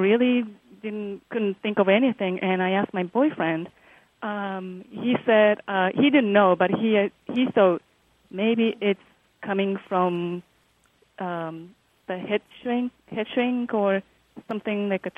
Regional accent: Japan; English is a second language; I'm originally from Japan

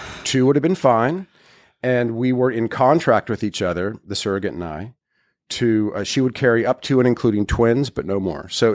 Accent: Midwest, United States; growing up in the Midwest and in high school and in college and in early young adulthood, I always knew I was going to be a dad

